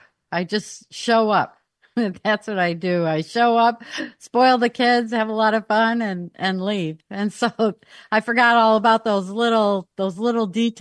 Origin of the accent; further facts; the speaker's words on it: Saratoga Springs, New York, United States; And then I come from Saratoga Springs, New York area.